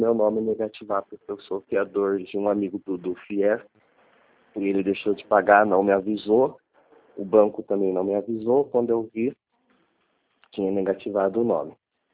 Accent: São José dos Campos, São Paulo, Brazil; also born or lived in Taubaté; Eu sou de São José dos Campos.

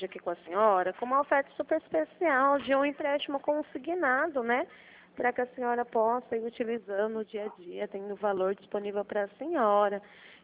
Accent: Bauru, São Paulo, Brazil; Daqui de Bauru mesmo, sabe

